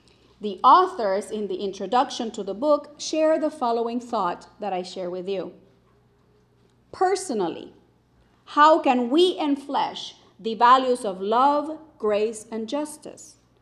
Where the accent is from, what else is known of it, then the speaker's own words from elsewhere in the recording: San Juan, Puerto Rico; it was part of the lineup of cable TV in San Juan, Puerto Rico, my hometown.